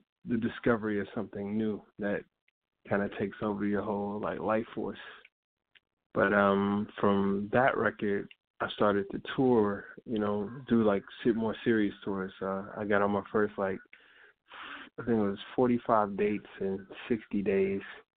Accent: Chicago, Illinois, United States; I'm a Chicago artist. I grew up in Inglewood in Chicago. And in that neighborhood, I used to throw, like, parties, rap events.

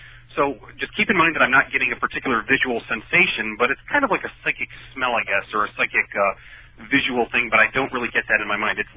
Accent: Chicago, Illinois, United States; because most people that know that I'm from Chicago, they ask, do you work with, you know, any of the famous cases that are coming around in the Chicago area?

